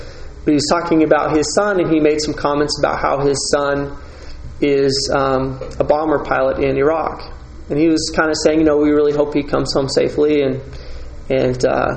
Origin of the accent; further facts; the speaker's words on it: Salt Lake City, Utah, United States; growing up in Salt Lake, going to soccer games and going to high school